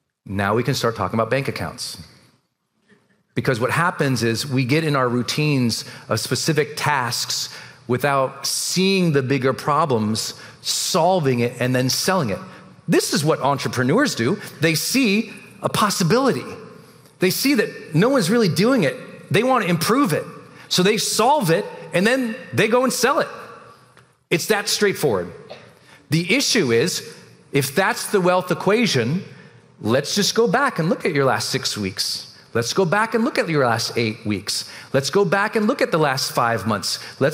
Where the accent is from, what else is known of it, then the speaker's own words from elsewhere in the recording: Montana, United States; And I was a cog from Montana, so no one valued me.